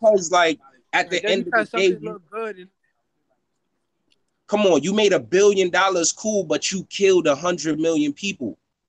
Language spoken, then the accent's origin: English; Jamaica; My family came from Jamaica. We wasn't from here. We came from Jamaica.